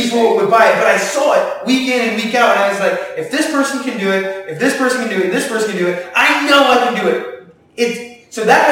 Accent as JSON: {"language": "English", "town": "Miami", "region": "Florida", "country": "United States", "tie": "born or raised there", "lives_now": "Greensboro, United States", "said": "But I was born and raised in Miami and came up to Greensboro and didn't know anybody."}